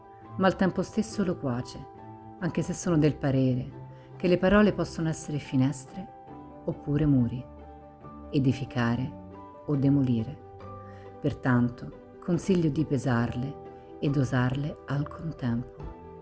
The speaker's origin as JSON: {"language": "Italian", "town": "Venice", "region": "Veneto", "country": "Italy", "tie": "born there", "said": "Sono nato a Venezia il 10 settembre del 1941."}